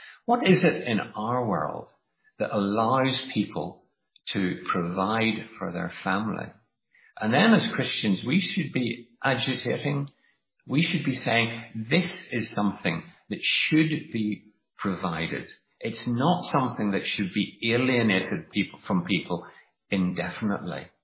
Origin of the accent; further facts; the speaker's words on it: United Kingdom; Now, I'm not a South African expert, so I'll only talk about my own homeland of the UK.